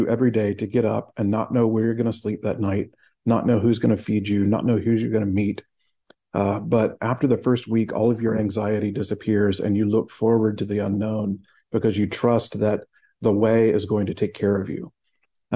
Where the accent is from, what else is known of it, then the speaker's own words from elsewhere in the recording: United States; I feel like as an American, we have this kind of built-in sense of self-reliance and individuality